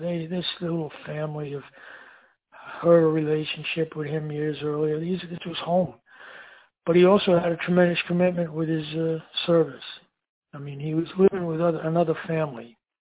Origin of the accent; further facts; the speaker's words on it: United States; as an American and in different parts of the world